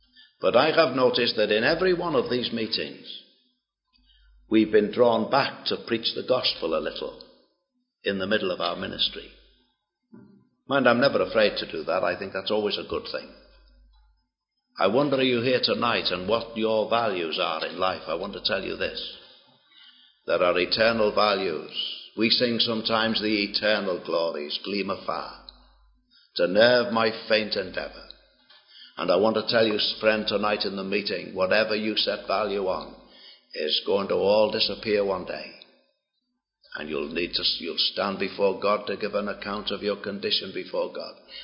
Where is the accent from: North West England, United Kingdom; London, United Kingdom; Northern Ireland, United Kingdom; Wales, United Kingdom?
North West England, United Kingdom; Liverpool; accent: Liverpool; my Liverpool accent maybe doesn't come over too clearly to you, Scott. We would say it even broader than that if I was at home.